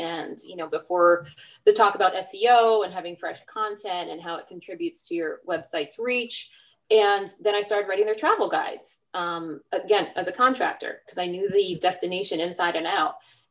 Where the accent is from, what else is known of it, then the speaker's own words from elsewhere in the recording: Newport, Rhode Island, United States; I'm from Newport, Rhode Island, and it was the rum capital of the world at one point